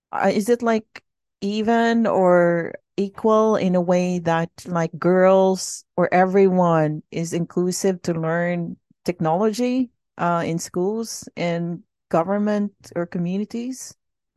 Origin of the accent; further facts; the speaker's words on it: Philippines; now in Sweden; I grew up in the Philippines and then I moved to Sweden